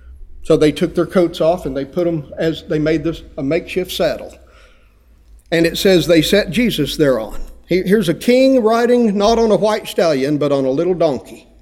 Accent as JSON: {"language": "English", "town": "Friona", "region": "Texas", "country": "United States", "tie": "born or raised there", "said": "You know, I grew up in Freona, Texas, population 3,000."}